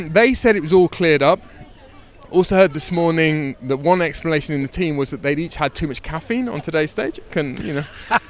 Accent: Coventry, West Midlands, United Kingdom; born there; I was born in Coventry

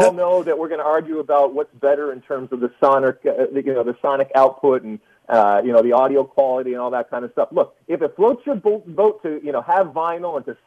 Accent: Michigan, United States; For a suburban kid growing up outside of Detroit, it came about at the absolute perfect time.

